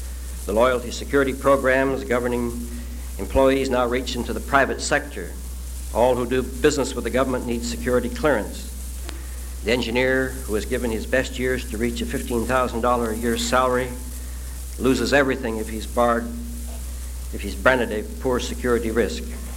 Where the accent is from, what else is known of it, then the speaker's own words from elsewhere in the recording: Yakima, Washington, United States; Those who live in the average American town, such as my hometown of Yakima, have no chance of getting an accurate measure of the world problem.